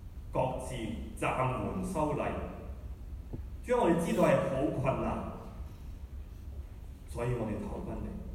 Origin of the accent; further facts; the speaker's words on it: Hong Kong; 但我们香港人走到今天，我们找不到路